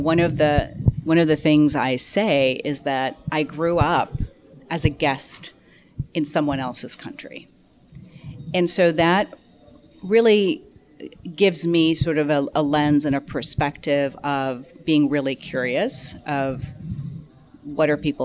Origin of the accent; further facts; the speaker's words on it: Lagos, Nigeria; also born or lived in Mumbai, India / England; So I was born in Bombay, India, and moved to Nigeria in Lagos when I was very young. I was about a year and a half, 2 years old. I spent elementary years there, went to boarding school in England